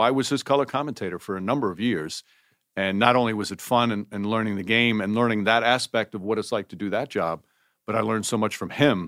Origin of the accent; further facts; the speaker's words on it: Yonkers, New York, United States; There's a poster of Walt Frazier that still exists in my parents' house in Yo